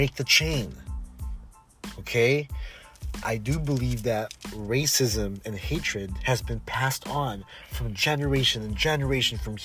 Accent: Philippines; Me being Filipino, connected, like, I'm connected with the Hispanics so much because we're all immigrants. We all immigrated from a country.

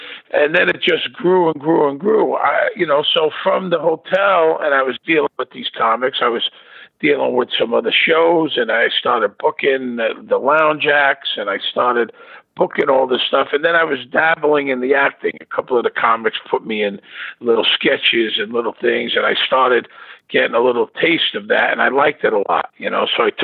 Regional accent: Brooklyn, New York, United States; moved away as an adult; You know, I grew up in Brooklyn and then I graduated from college and I moved out there in the early 80s.

